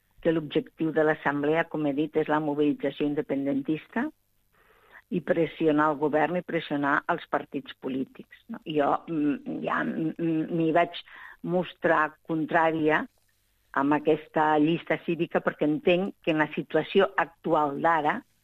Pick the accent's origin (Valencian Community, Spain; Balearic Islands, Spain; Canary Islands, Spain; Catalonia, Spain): Catalonia, Spain; Xerta; jo soc d'un poble molt petit, que es diu Xerta